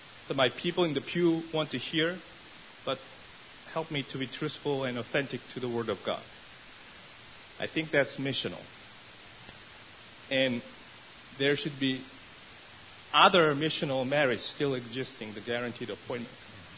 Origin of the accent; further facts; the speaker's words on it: New England, United States; I'm from New England.